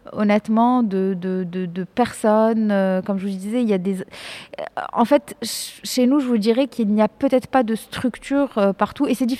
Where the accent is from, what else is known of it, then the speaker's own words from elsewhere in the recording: Morocco; je suis marocaine, j'ai grandi, enfin, je suis née, j'ai grandi au Maroc, de famille de parents marocains. J'ai quand même fréquenté l'école française, j'ai étudié en France, j'ai décidé de rentrer au Maroc